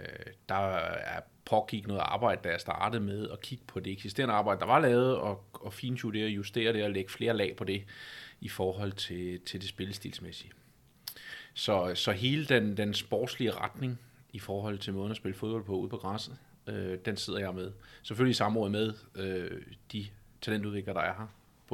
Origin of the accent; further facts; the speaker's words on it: Amager, Capital Region of Denmark, Denmark; now in Stensballe, Denmark; Jeg er 41 år gammel. Jeg stammer oprindeligt fra Sjælland af, fra Amager. Men har igennem de sidste 15 år boet i Vestdanmark, fordi jeg har haft job på den her side af bæltet. Jeg bor til daglig i Stensballe.